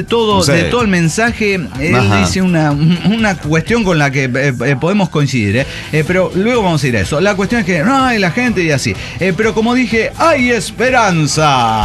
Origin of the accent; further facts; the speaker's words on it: Mexico City, Mexico; yo crecí en Ciudad de México en los 80 y en los 90.